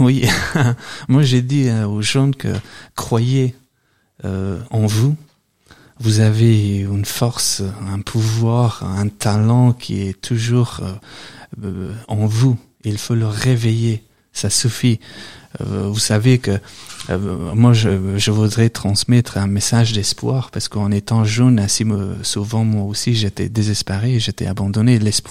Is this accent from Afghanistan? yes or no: yes; Afghanistan; now in Belgium; Quand j'ai quitté l'Afghanistan, j'allais une envie d'aller plus loin possible, parce que j'avais peur.